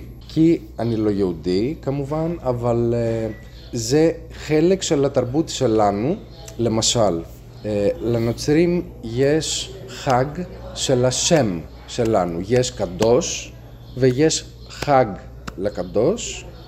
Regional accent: Arta, Epirus, Greece; born there; Hebrew is a second language; also born or lived in Athens; אני נולדתי בארתא, הייתי באתונה באוניברסיטה, אני עורך דין פה.

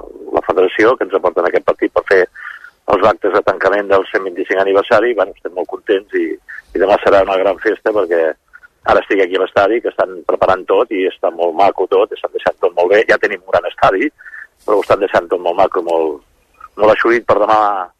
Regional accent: Palamós, Catalonia, Spain; Per nosaltres és un gran orgull, és que som palamosins. Sí. Si jo sóc de Palamós, doncs és un gran orgull per mi.

